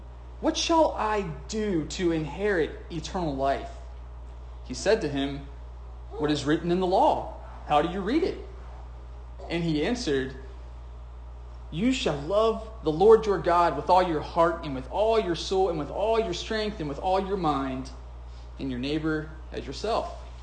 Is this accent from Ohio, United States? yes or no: no; Pennsylvania, United States; also born or lived in North Carolina; now in Richmond, United States; We're from Pennsylvania. And then when Lindsay and I got married, we spent almost 6 years in North Carolina, where I went to seminary, and then we came to Richmond about 4 years ago